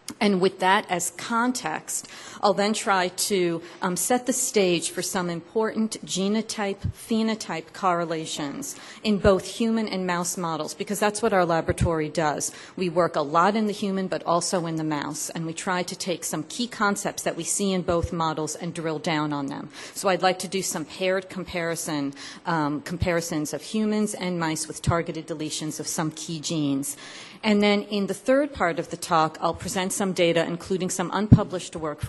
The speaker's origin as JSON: {"language": "English", "region": "New York", "country": "United States", "accent": "New York", "said": "My New York accent definitely comes out. I had to disguise it for many years."}